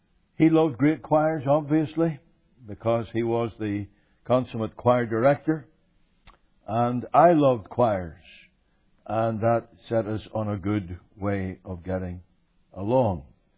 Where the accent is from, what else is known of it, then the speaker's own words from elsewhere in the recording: Northern Ireland, United Kingdom; we're an odd couple because you're German, I'm Northern Irish.